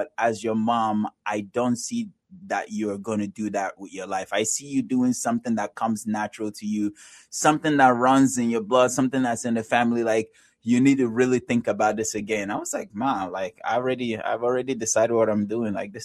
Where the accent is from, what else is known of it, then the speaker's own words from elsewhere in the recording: Nigeria; I'm originally from Nigeria, and then I accidentally fell into filmmaking